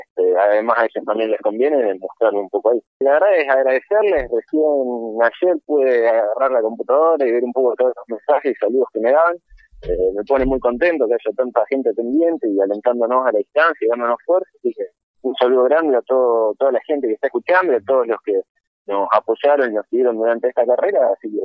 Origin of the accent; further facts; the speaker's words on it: Ushuaia, Tierra del Fuego, Argentina; now in Buenos Aires, Argentina; Yo sigo sintiendo Ushuaia como mi casa, mi hogar. Si bien hace ya varios años que estoy en Buenos Aires, cuando me preguntan, yo soy de Ushuaia y creo que lo voy a hacer toda la vida. Así que es mi ciudad.